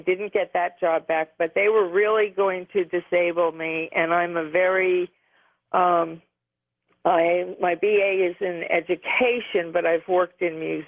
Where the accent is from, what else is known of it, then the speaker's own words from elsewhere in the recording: New Jersey, United States; I grew up in New Jersey, and I saw the towers being built, and I just felt it.